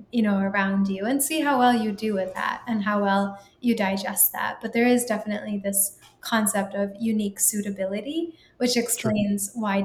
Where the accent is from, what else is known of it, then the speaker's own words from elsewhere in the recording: Toledo, Ohio, United States; born there; So like my family originally comes from India. And even though I was born in Toledo, Ohio